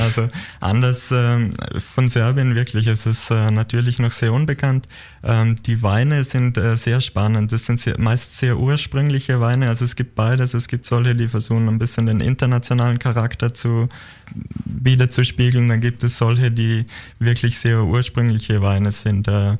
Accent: Austria; Brana ist aus Serbien, ich bin aus Österreich

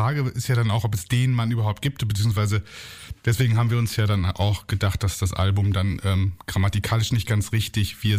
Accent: North Rhine-Westphalia, Germany; weil wir sind nämlich alle aus dem Münsterland.

